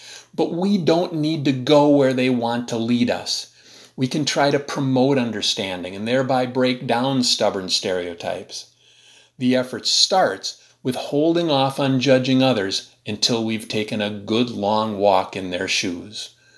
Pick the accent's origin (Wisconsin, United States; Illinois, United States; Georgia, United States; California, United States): Wisconsin, United States; I've had the chance to travel to every nook and cranny of my home state of Wisconsin